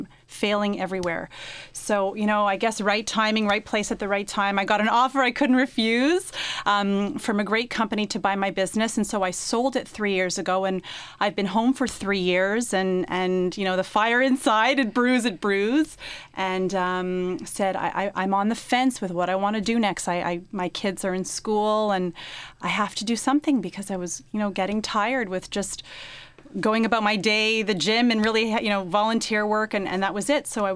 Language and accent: English; Mount Royal, Quebec, Canada; I grew up in TMR, and yeah. No, I don't live there anymore, but I grew up there.